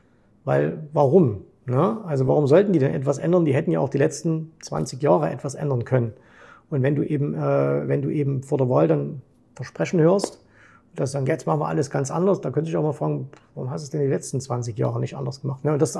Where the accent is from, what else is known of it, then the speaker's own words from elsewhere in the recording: eastern Germany, Germany; born there; Ich bin 1971 geboren im Osten Deutschlands, in der damaligen DDR.